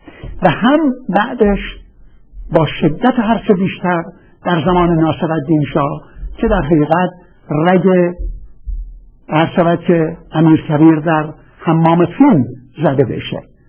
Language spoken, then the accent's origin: Persian; Iran; من اهل ایران هستم و میخواستم مثال ایران رو براتون بذارم.